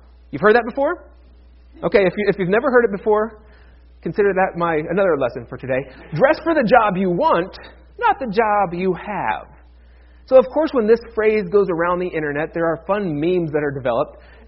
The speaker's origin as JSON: {"language": "English", "region": "Ohio", "country": "United States", "tie": "born or raised there", "said": "from my home state of Ohio. So I feel like I'm doubly in the middle of this. Not only is it in my backyard here, but that hatred came out of my hometown."}